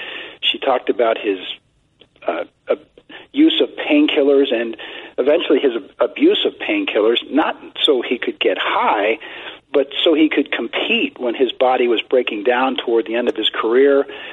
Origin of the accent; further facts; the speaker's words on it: Toronto, Ontario, Canada; moved away as an adult; now in United States; I grew up in Canada and went to high school and university in Toronto, and then I relocated down to the United States to work, and I now happen to be in the Philly area.